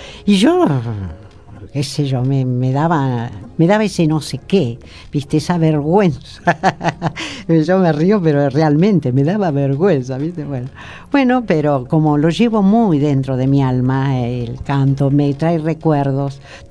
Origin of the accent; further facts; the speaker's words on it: San Martín, Buenos Aires Province, Argentina; Yo soy de San Martín. Nací en Capital, pero mi papá nos llevó a vivir a San Martín.